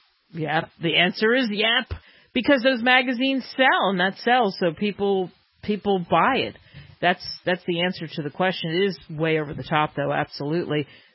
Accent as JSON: {"language": "English", "region": "Southern United States", "country": "United States", "tie": "born or raised there", "said": "I grew up in the South. I have deep Southern roots"}